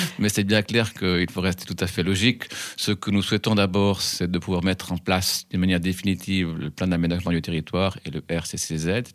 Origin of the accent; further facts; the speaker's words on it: Les Agettes, Valais, Switzerland; Je suis bien les Agettes, j'ai toujours habité cette commune